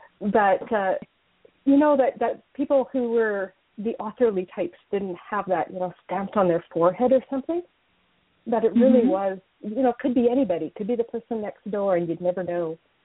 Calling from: British Columbia, Canada; I'm calling in from British Columbia, Canada. My husband and I have a small 40-acre farm in the Kootenai region, and we just love living here, and that's where I'm calling from.

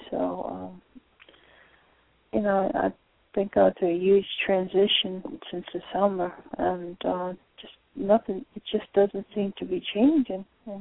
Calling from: Florida, United States

